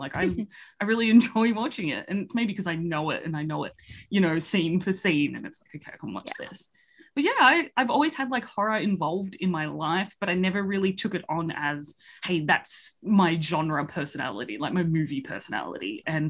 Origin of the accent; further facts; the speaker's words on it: Sydney, New South Wales, Australia; So I am from Sydney, Australia.